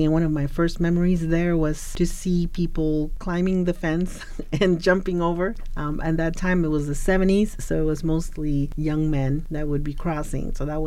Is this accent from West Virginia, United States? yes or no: no; Yuma, Arizona, United States; also born or lived in Calexico, United States / Brawley, United States / El Centro, United States; Because I lived in Calexico, I lived in Brawley, I lived in El Centro, California. Later on, I grew up in Yuma, Arizona, and they've always been border towns.